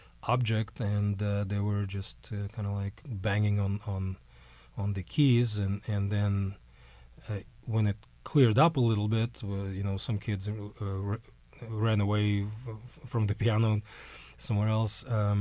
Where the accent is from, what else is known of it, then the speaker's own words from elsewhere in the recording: Moscow, Russia; I'm Russian, just to let people know, right? I'm Russian. I was born in Moscow in Russia and grew up there.